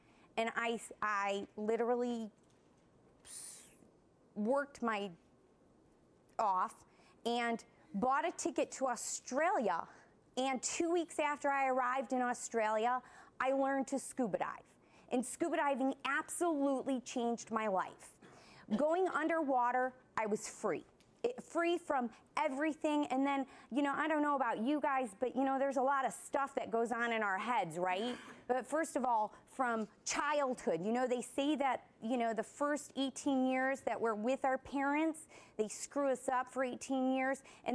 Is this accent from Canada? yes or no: no; Chicago, Illinois, United States; A brief history of me, born and raised in Chicago, Illinois. I did not see the ocean until after college.